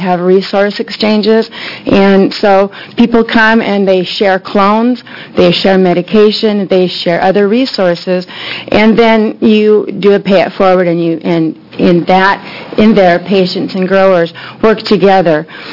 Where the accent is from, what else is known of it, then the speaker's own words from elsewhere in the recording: Salem, United States; I'm from Salem.